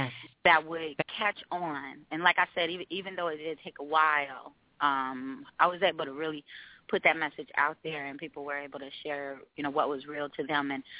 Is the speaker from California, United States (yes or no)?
yes; Oakland, California, United States; And, you know, I'm from East Oakland. I'm very, very light in complexion.